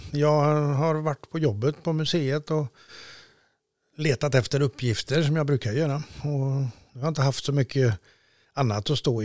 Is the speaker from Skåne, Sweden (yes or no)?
no; Tidaholm, Västra Götaland County, Sweden; jag föddes ju mitt i Tidaholm, slutet på 50-talet, 1958 då. Och jag bodde ju ganska centralt, granne med Vulkan.